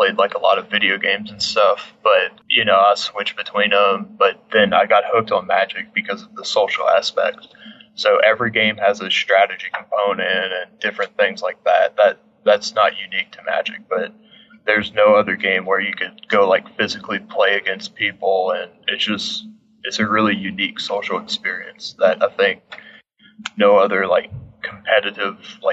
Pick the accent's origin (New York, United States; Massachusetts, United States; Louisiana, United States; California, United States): Louisiana, United States; Cut Off; now in Lafayette, United States; No, I'm born and raised from a small town called Cut Off, Louisiana.